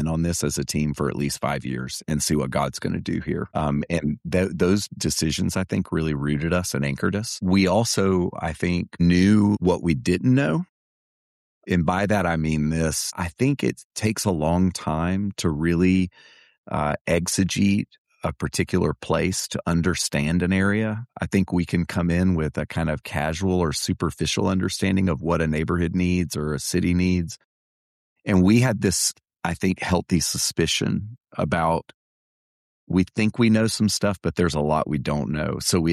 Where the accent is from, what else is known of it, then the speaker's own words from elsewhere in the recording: Atlanta, Georgia, United States; born there; I was born in Atlanta. It's my home.